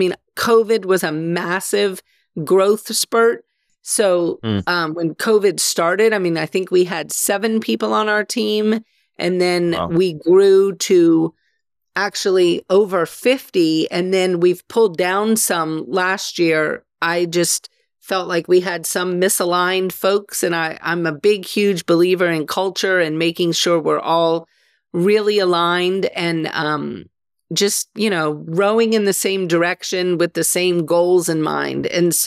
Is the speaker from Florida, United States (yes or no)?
no; New Orleans, Louisiana, United States; I am originally from New Orleans, one of those people that evacuated with Hurricane Katrina, and recently just bought a house back in New Orleans.